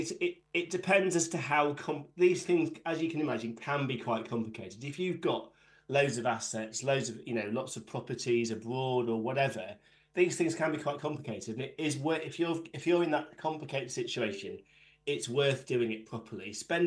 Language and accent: English; United Kingdom; The problem is, we're British. We don't like talking about these things.